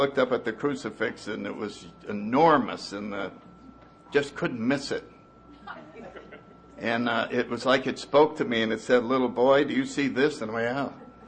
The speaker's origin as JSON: {"language": "English", "town": "New Haven", "region": "Connecticut", "country": "United States", "tie": "born or raised there", "said": "And I grew up in New Haven, Connecticut in 1931."}